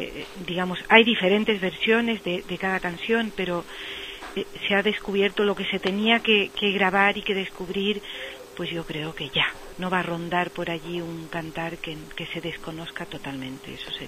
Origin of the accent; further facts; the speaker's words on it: Tetouan, Tanger-Tetouan-Al Hoceima, Morocco; Lo primero, claro, es Tetuán, que es mi ciudad natal.